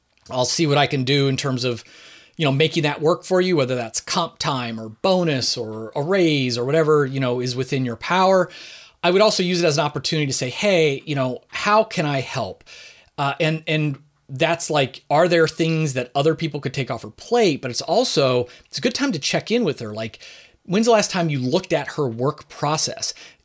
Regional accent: Philadelphia, Pennsylvania, United States; back from my hometown of Philadelphia. Shout outs to the 215s.

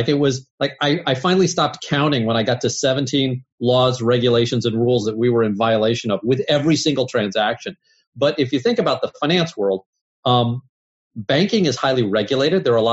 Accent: St. Louis, Missouri, United States; We're both from St. Louis.

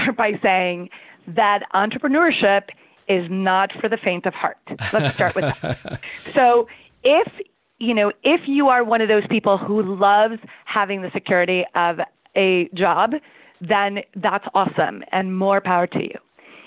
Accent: Costa Rica; My family, for example, we grew up in Costa Rica, and everyone in my family is an entrepreneur, but their businesses are all lifestyle businesses.

